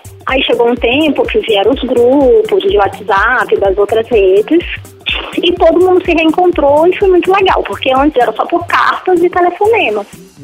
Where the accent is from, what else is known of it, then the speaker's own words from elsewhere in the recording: Brasília, Federal District, Brazil; now in São Luís, Brazil; Eu sou brasiliense, né, e a nossa infância foi toda junto, todo mundo junto, era um setor, a gente morava num setor